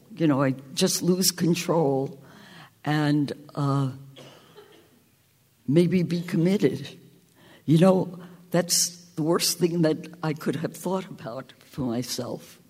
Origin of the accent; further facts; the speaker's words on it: Bronx, New York, United States; I moved out of the concrete city. I grew up in the Bronx.